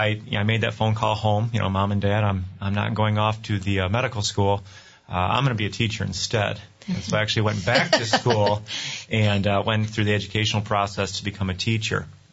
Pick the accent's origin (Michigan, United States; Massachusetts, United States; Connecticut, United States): Michigan, United States; Grand Rapids; I grew up here in Grand Rapids. I didn't go to Catholic school, so I actually went to Creston High School here in Grand Rapids. Mm-hmm. So I'm a North Ender.